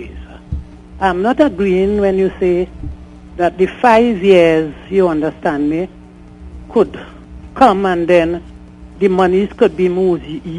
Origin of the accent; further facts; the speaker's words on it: Saint James, Jamaica; born there; I live in the Waterhole Cookerit area, and I have been living here for past 50 years, and I was born in St. James.